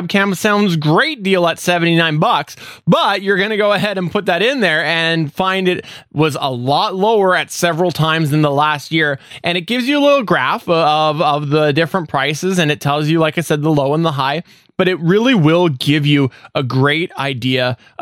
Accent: Canada; I'm Canadian.

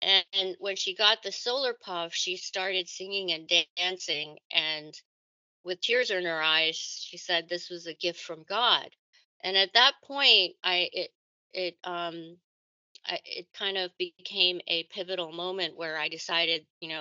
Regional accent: United States; And I was taught that by my mother, being Korean and Asian, growing up in the United States.

